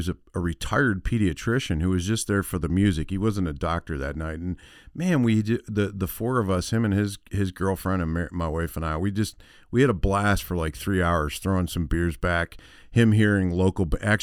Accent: Buffalo, New York, United States; I'm from Buffalo.

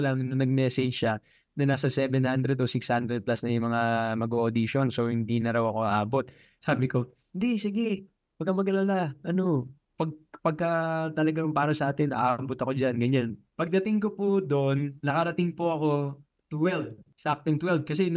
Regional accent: Taytay, Calabarzon, Philippines; now in Cainta, Philippines; Bali sa Taytay po ako lumaki, tapos ngayon sa Cainta Rizal.

